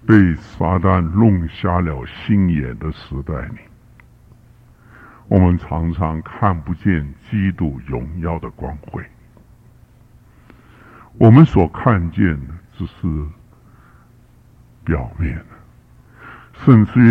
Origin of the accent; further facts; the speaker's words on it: China; 要我们中国人话，君子报仇，三年不晚。